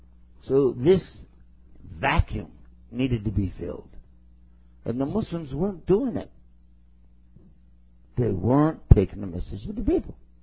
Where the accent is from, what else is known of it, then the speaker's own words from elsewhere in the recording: Texas, United States; my fellow countryman from my home state of Texas